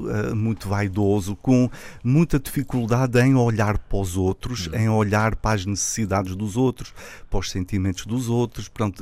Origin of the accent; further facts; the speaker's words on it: Azores, Portugal; Sim, de São Miguel.